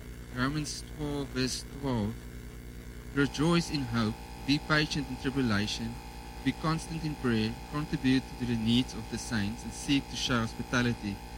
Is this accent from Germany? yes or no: no; South Africa; But I came from Kaimus. I thought everything's going to be Afrikaans in Stellenbosch.